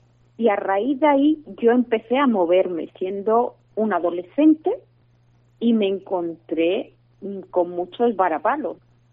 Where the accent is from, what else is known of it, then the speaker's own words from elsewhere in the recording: Bilbao, Basque Country, Spain; born there; nos tendríamos que ir, sobre todo de mi tierra. Yo soy nacida allí en Bilbao.